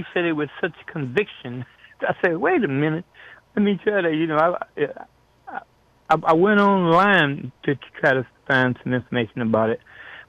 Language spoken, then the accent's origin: English; Chicago, Illinois, United States; now in Mount Vernon, United States; I was born in Mount Vernon, Illinois, but in about 2 years, my parents moved to Chicago, so I grew up in Chicago, but I just recently came back to Mount Vernon, Illinois